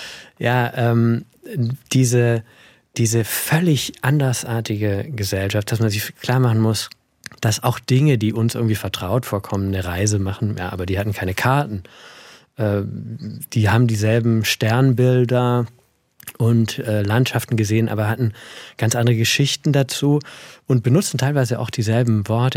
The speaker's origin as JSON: {"language": "German", "region": "Baden-Württemberg", "country": "Germany", "tie": "born or raised there", "moved": "yes", "said": "ich lebe irgendwie zwischen diesen beiden Welten, groß geworden in Oberschwaben und dann raus in die Welt, über Berlin, wo ich studiert habe, Bonn, Italien."}